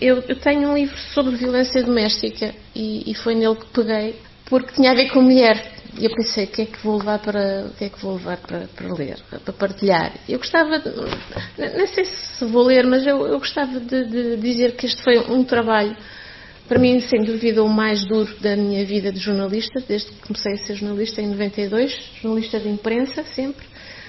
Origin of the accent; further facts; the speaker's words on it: Matosinhos, Norte, Portugal; also born or lived in Lisbon; não sou de Ilhavo, sou de Matosinhos.